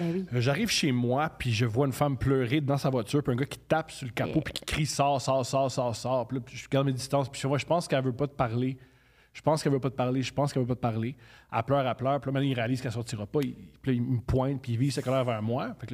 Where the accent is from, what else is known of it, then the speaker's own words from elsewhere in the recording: Montreal, Quebec, Canada; Je viens de Montréal.